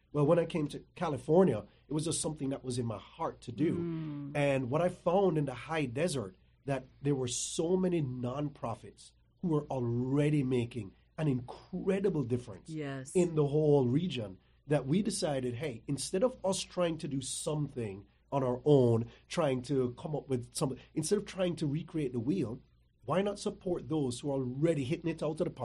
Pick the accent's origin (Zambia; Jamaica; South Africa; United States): Jamaica; So I'm originally from Jamaica.